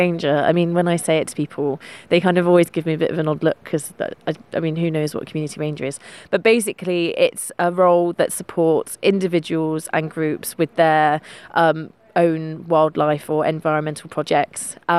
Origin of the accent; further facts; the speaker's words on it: Bristol, South West England, United Kingdom; moved away as an adult; now in Isle of Man; So I'm originally from Bristol. I moved to the island in May 2022.